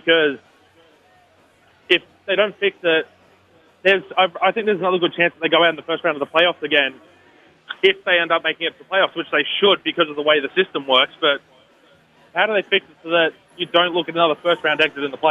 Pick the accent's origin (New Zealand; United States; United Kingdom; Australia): Australia; accent: Australian; I will apologize in advance if you have a little bit of trouble with my accent. I know from past experiences that some Americans have trouble understanding the Australian accent, so I'll try to keep it as smooth as possible.